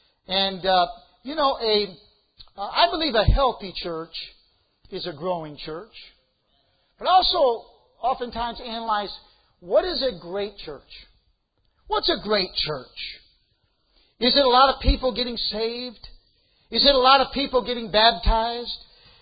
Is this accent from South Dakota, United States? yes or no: no; Chicago, Illinois, United States; And I grew up in the Chicago area.